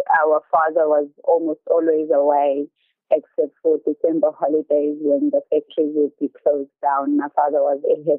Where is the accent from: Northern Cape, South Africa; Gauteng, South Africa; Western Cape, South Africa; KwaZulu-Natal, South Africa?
KwaZulu-Natal, South Africa; I grew up in the area and matriculated from a local school called Zinzelen High School.